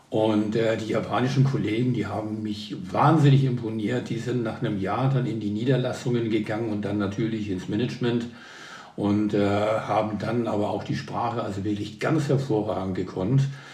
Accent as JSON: {"language": "German", "town": "Flensburg", "region": "Schleswig-Holstein", "country": "Germany", "tie": "born there", "moved": "yes", "said": "Ich bin gebürtiger Flensburger."}